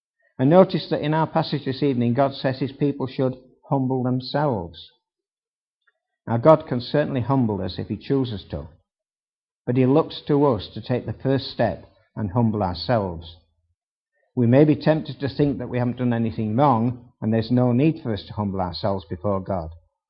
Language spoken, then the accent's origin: English; United Kingdom; We're British. We don't live in Israel. We don't live near the temple.